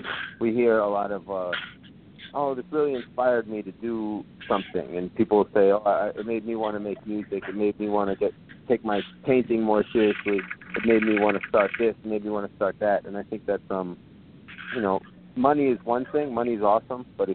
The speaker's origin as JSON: {"language": "English", "region": "New Jersey", "country": "United States", "also_born_or_lived": "Massachusetts", "said": "I'm from Jersey, and I've lived in New Jersey, Philadelphia, New York."}